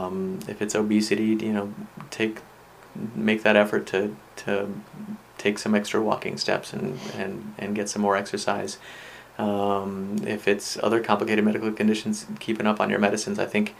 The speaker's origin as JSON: {"language": "English", "town": "Albuquerque", "region": "New Mexico", "country": "United States", "tie": "born or raised there", "said": "No, I mean, I grew up in Albuquerque. He was my doc since I was a little kid, lived down the street from me."}